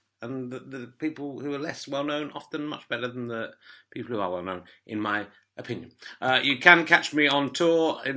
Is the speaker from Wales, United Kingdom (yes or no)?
yes; Wales, United Kingdom; Oh, back, I am from Wales. That's how they speak there.